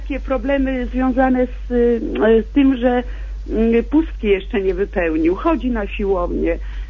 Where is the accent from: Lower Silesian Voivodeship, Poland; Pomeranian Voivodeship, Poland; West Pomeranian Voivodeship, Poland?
Lower Silesian Voivodeship, Poland; Legnica; Jestem z Legnicy. Jestem mamą Konrada.